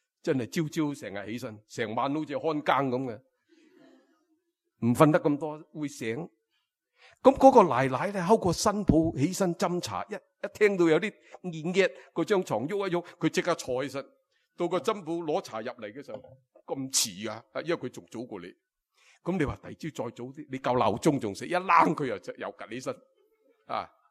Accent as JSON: {"language": "Cantonese", "country": "China", "said": "所以你知道我哋中国人讲咩？"}